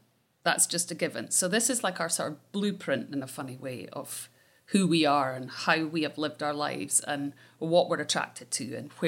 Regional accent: Scotland, United Kingdom; again, I'm Scottish

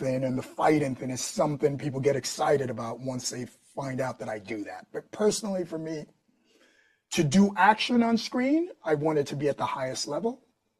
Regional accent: New York City, New York, United States; working and growing up in New York City and studying, you know, acting and whatnot.

